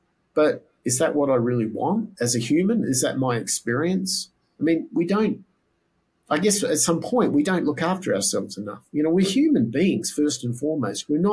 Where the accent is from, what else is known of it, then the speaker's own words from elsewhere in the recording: Australia; the things I grew up with in Australia.